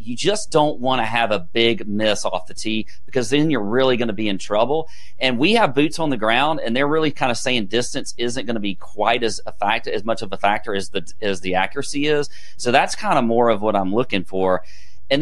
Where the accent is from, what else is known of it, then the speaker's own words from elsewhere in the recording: Augusta, Georgia, United States; I'm from Augusta, so I love the Masters